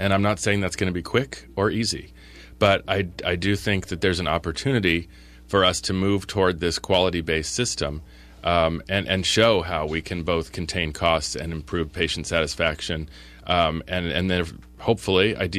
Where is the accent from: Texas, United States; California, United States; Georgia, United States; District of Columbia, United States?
District of Columbia, United States; Washington, D.C.; now in Vermont, United States; I come from Washington, D.C., and I've worked in Illinois and Denver